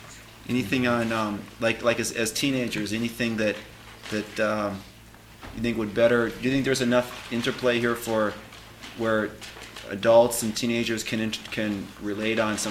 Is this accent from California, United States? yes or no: no; Wisconsin, United States; you know, I am from Wisconsin. I teach in Wisconsin